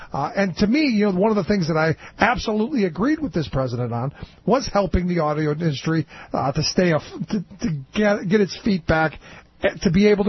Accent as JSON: {"language": "English", "town": "Cleveland", "region": "Ohio", "country": "United States", "tie": "born or raised there", "said": "Like where I grew up in Cleveland, you had a Ford and a Chevy plant there"}